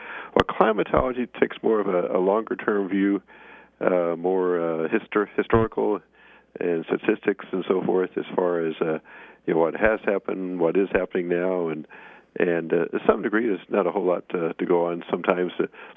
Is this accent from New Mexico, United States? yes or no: no; Fort Worth, Texas, United States; But back when I grew up in Texas, in Fort Worth to be specific, in North Texas